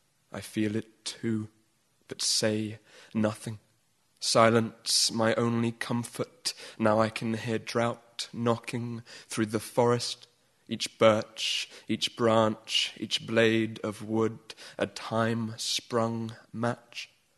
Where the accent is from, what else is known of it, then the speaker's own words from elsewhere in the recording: England, United Kingdom; And how we all have an assumption as English people that life goes on and people are more or less polite and that the world is more or less in order.